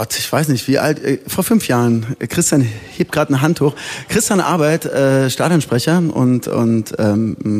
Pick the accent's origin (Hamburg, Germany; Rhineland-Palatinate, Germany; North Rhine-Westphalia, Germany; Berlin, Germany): Berlin, Germany; Köpenick; born there; Na, erstmal bin ich geboren in Köpenick